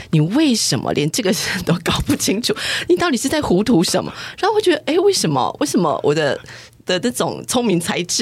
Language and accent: Chinese; Taipei, Taiwan; 那我们台北人都很努力工作好不好，所以那四年我就常常被台南人惊吓